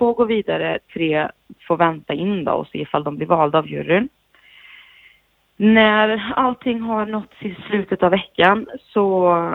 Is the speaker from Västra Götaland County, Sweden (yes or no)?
yes; Västra Götaland County, Sweden; jag är ju från Västra Götaland, om man säger så.